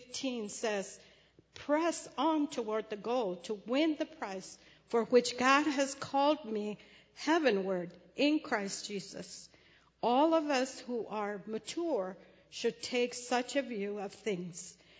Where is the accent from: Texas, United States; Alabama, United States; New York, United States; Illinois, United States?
Texas, United States; Brownsville; I was raised in Brownsville, Texas, right close to the Gulf Coast.